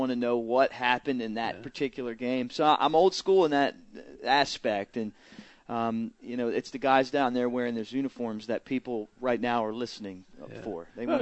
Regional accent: Baltimore, Maryland, United States; Well, I'm from Baltimore

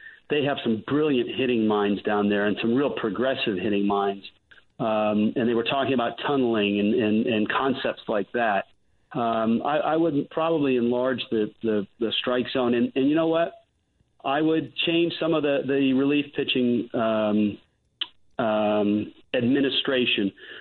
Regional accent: California, United States; I grew up in the game. I grew up in the Bay Area going to A's and Giants games, played the game in college.

